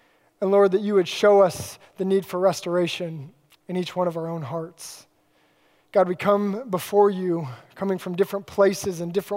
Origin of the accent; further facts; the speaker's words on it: Alaska, United States; Well, I grew up in Alaska and my dad was a cabinet maker.